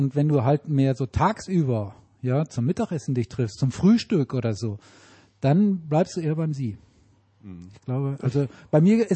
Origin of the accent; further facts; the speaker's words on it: Germany; born there; now in Munich, Germany; als ich bin ja gebürtiger Preuße. Und wir tun uns da schwer.